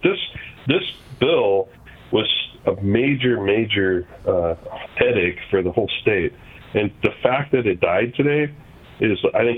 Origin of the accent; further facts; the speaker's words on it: Douglas County, United States; I know what Douglas County, I grew up in Douglas County, I know what Douglas County needs to survive and to thrive